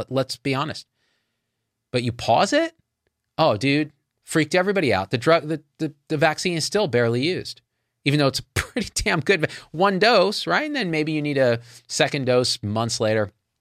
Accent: India; even though I'm technically from India, I don't know, ish.

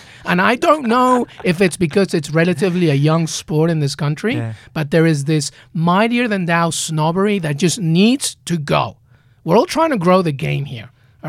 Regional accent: Peru; also born or lived in England; now in United States; I grew up in Peru. I grew up in England. And now I'm in the U.S.

